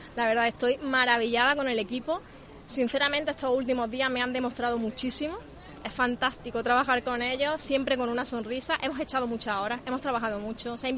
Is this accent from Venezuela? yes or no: no; Córdoba, Andalusia, Spain; ¿te puedes creer que no me gusta el salmorejo? Soy cordobesa.